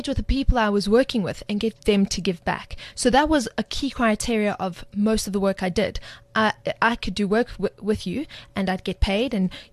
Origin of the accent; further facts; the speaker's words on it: South Africa; I'm firstly South African, then I'm Greek.